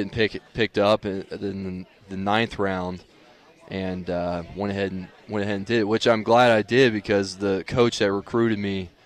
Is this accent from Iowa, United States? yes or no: no; North Carolina, United States; I grew up in North Carolina, played baseball there.